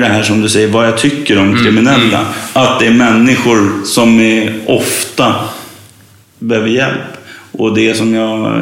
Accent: Stockholm, Stockholm County, Sweden; Jag är uppväxt i Bagarmossen.

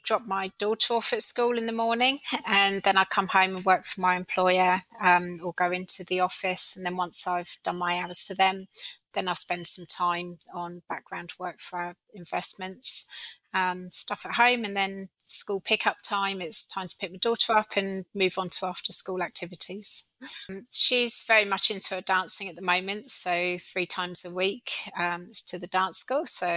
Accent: Southampton, South East England, United Kingdom; moved away as an adult; now in Australia; I grew up in Southampton in the UK. That's famous for being where the Titanic sailed from.

